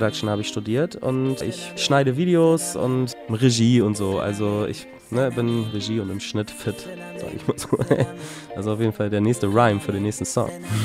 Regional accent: Kiel, Schleswig-Holstein, Germany; also born or lived in Eckernförde; now in Hamburg, Germany; Geboren bin ich in Eckernförde, aufgewachsen bin ich in Kiel und jetzt seit mehreren Jahren auch wegen der Musik in Hamburg ansässig.

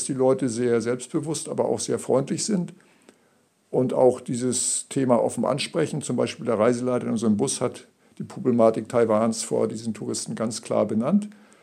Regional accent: Germany; Ich bin ja in der DDR aufgewachsen, ich kenne also eine kommunistische Diktatur und bin auch dort verfolgt worden wegen meiner Umweltarbeit durch den Staatssicherheitsdienst.

